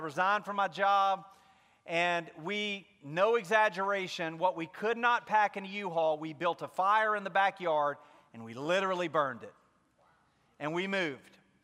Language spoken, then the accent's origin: English; Mississippi, United States; well, we're from Mississippi, and I'm a pastor, and, you know, we've got young kids at the time.